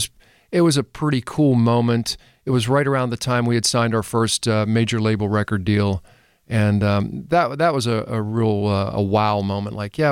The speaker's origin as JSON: {"language": "English", "town": "Connellsville", "region": "Pennsylvania", "country": "United States", "said": "And I'm from Connellsville in Fayette County originally."}